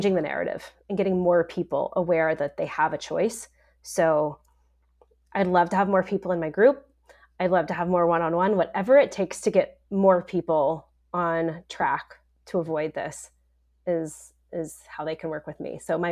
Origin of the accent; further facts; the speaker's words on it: North Carolina, United States; now in San Antonio, United States; I live in San Antonio, but I visit North Carolina, my hometown, in Nashville quite a bit.